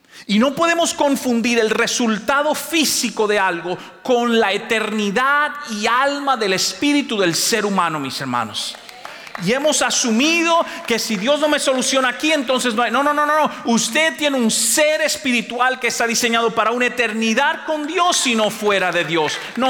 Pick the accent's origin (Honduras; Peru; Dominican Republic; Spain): Dominican Republic; yo vengo de un país, tal vez usted no sabe, yo vengo de República Dominicana, que está al lado, es la misma isla junto con Haití, se llama la Isla Española.